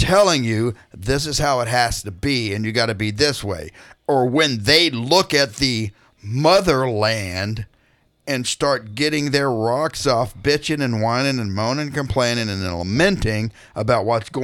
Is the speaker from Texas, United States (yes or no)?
yes; Texas, United States; No, I'm a Texan. But y'all can be American.